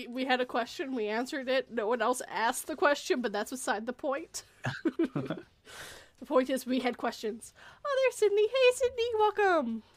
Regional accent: Vancouver, British Columbia, Canada; I'm actually originally from the Vancouver area.

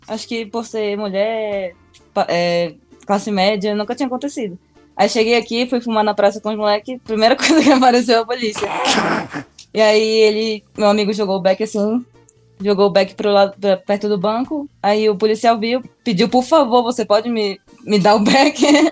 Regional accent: São Paulo, Brazil; E a gente veio de São Paulo, né? São Paulo é acelerado.

